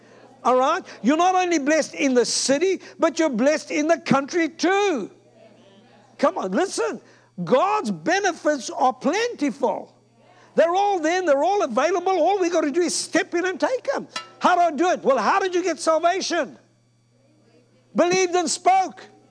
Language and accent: English; South Africa; I come from South Africa.